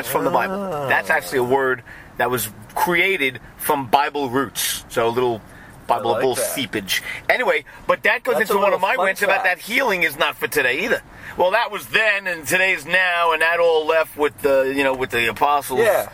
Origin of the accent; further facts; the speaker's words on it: New York, United States; I know we may sound a little negative, but I'm from New York.